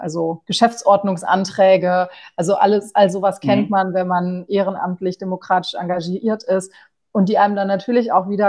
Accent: North Rhine-Westphalia, Germany; also ich komme aus dem Münsterland, was jetzt keine klassische Grenzregion ist, aber die Niederlande sind sehr nah.

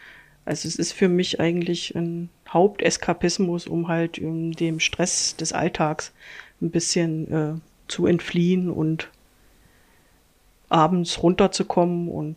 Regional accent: East Germany, Germany; Ich bin in der DDR aufgewachsen, dann kam der Wechsel in die BRD

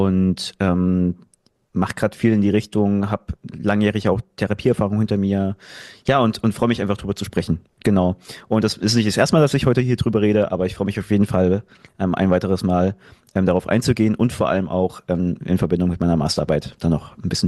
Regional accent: Germany; now in Dresden, Germany; Ich komme aus, ja, ich sage jetzt mittlerweile Dresden, aber ich bin natürlich auf dem Land irgendwo geboren und groß geworden. Eine Kleinstadt zumindest. Und bin zum Studieren hergezogen nach Dresden, wohne mittlerweile seit 6 Jahren ungefähr hier in Dresden

